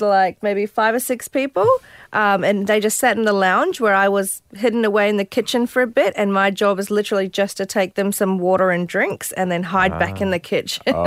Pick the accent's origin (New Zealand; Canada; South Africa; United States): New Zealand; I'm a Kiwi.